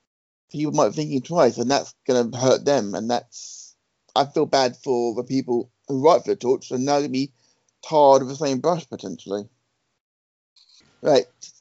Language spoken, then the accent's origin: English; England, United Kingdom; I'm English.